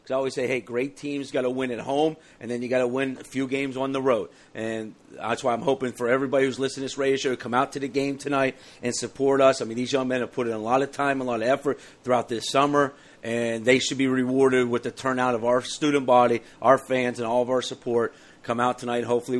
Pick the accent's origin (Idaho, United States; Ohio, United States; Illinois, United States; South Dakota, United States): Ohio, United States; Well, I'm from Ohio, man. I'm out in shorts and all this stuff.